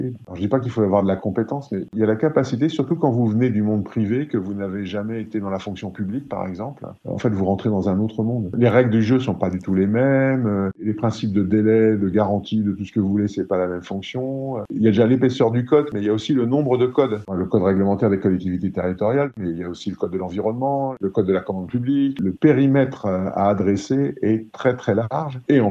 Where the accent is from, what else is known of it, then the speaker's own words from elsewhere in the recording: Pays de la Loire, France; moved away as an adult; also born or lived in Île-de-France; Je suis quelqu'un qui vient d'un milieu rural. J'ai habité très longtemps dans ma jeunesse dans la Sarthe, dans un petit village au sud du Mans. J'ai quitté ce cocon familial à l'âge de 18 ans pour venir travailler en région parisienne.